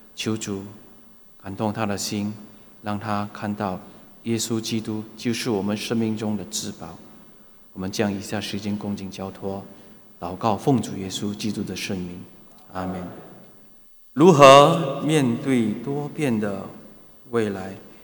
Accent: Singapore; 那我们新加坡人，我们常说的一句话，特别是在过年期间，我们也会这样说。

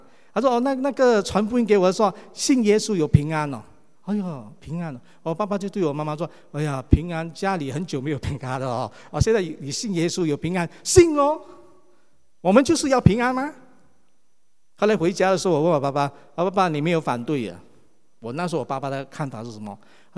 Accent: Malaysia; now in Singapore; 我们那时候早期住在马来西亚啊，我是在马来西亚长大了。

